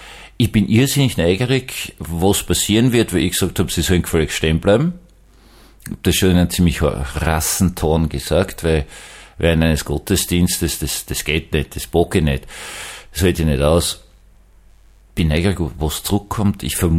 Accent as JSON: {"language": "German", "region": "Vienna", "country": "Austria", "said": "ich bin Wiener"}